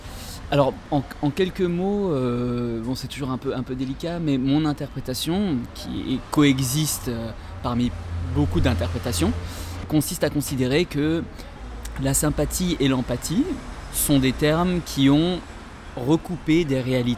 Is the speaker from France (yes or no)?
yes; France; born there; Je suis un homme, je suis né en France.